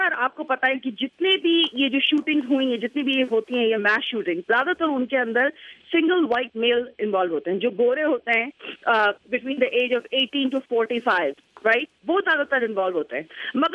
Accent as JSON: {"language": "Urdu", "country": "Pakistan", "said": "میں نے بولا میں جی پاکستان سے ہیں."}